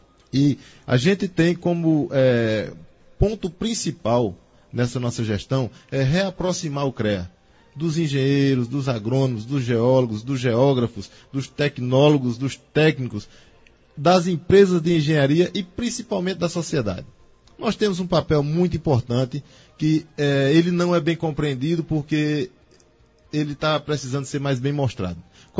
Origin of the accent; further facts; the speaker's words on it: Araripina, Pernambuco, Brazil; Eu também sou interiorano, sou de Araripina, sou matuto também, sou bem sertanejo, né? Em se tratando de Recife, estou até bem mais distante da capital que vocês